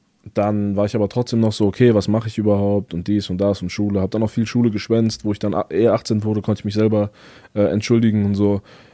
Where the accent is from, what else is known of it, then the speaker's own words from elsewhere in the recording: Wächtersbach, Hesse, Germany; Kurz danach bin ich in Wächtersbach aufgewachsen. In der Nähe von Offenbach, Hanau und so.